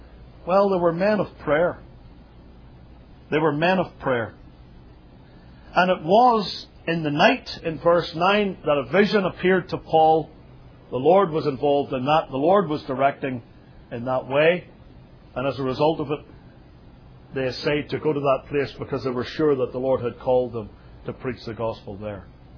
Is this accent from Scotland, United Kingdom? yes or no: no; Northern Ireland, United Kingdom; I come from Northern Ireland